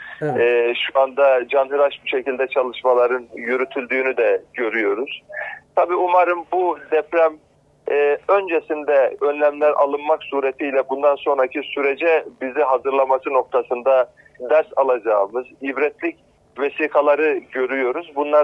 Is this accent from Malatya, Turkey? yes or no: yes; Pütürge, Malatya, Turkey; ben de Kötürgeli birisi olarak aynı zamanda hem Kötürge'deki depremde hasar gören evleri incelemek üzere